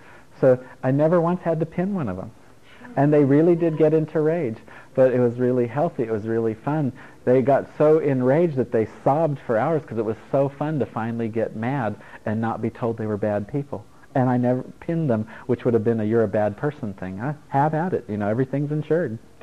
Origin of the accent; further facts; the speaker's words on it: Italy; now in United States; and I grew up in Italy, yeah.